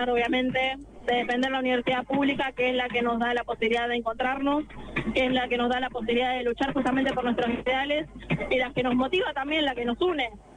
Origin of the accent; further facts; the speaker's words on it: Tierra del Fuego, Argentina; now in La Plata, Argentina; No, soy de Tierra del Fuego, pero estoy acá en La Plata.